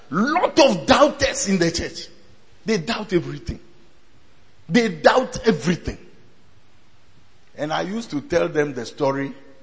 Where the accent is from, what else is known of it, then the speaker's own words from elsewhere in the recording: Volta, Ghana; No, let's talk true. Me, I come from Volta region.